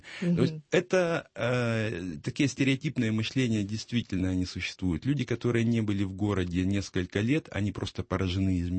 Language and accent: Russian; Russia; это я из России.